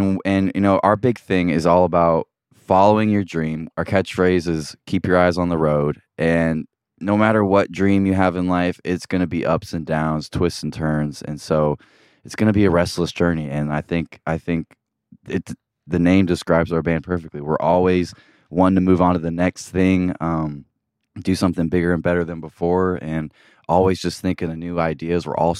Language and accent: English; Des Moines, Iowa, United States; I'm going to say my hometown is somewhere around Des Moines, Iowa. I moved around a little bit, but that's where I grew up most of my life.